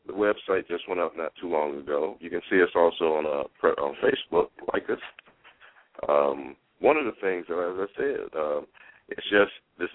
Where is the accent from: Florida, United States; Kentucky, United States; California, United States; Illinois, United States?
Illinois, United States; Chicago; I immediately thought about CPS because, you know, I'm from the West Side.